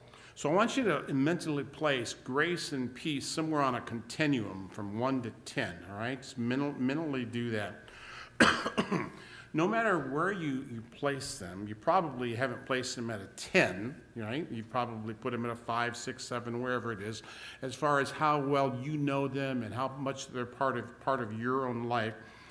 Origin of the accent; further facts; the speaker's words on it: Kalamazoo, Michigan, United States; I come from Kalamazoo, so on northeast side of the city, so about 35 miles from here. That's where I came from.